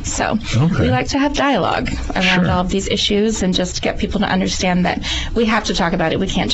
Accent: Omaha, Nebraska, United States; I'm born and raised in Omaha, Nebraska, and I actually started off as a volunteer

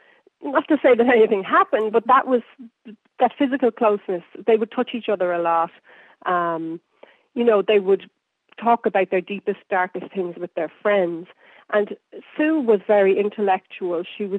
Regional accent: Ireland; I'm Irish. I live in Ireland.

